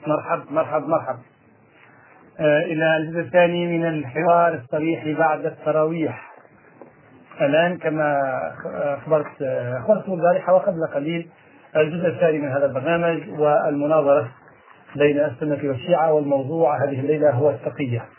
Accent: Morocco; عندنا في ورش المغرب الأقصى

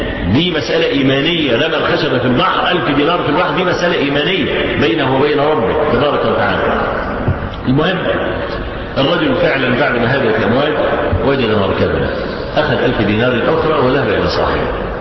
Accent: Egypt; إحنا عندنا في مصر لما يكون واحد بيعمل أي حاجة كده

